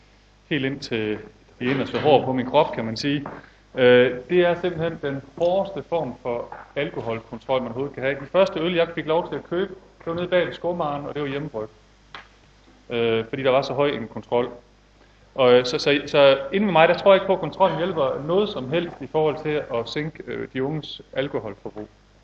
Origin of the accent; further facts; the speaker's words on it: Ølgod, Region of Southern Denmark, Denmark; jeg kommer helt ud fra Vestjylland, en lille by, der hedder Ølgod.